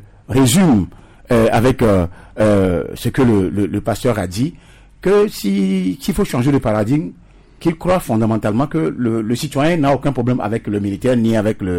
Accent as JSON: {"language": "French", "country": "Togo", "said": "Nous sommes tous des Togolais. Nous sommes tous des Togolais."}